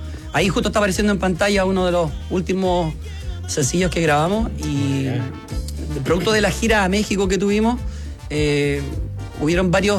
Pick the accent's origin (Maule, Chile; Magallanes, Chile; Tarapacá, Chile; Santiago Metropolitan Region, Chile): Santiago Metropolitan Region, Chile; Quinta Normal; born or raised there; now in Lampa, Chile